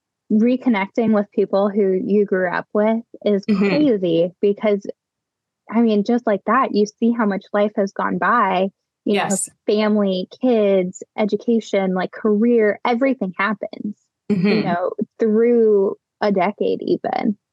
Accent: Cleveland, Ohio, United States; also born or lived in Texas; we just went Cleveland straight to Texas, and it's like, wow, you're from, you know, where we're from.

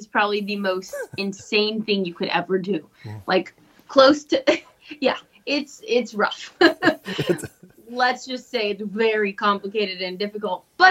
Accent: Los Angeles, California, United States; also born or lived in Glendale; I grew up in LA. I'm an Angeleno. I was born in Glendale. And I'm half Mexican, half English.

